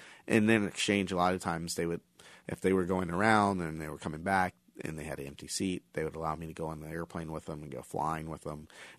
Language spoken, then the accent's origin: English; Augusta, United States; got a list of all the local pilots that participated in the program in my hometown of Augusta.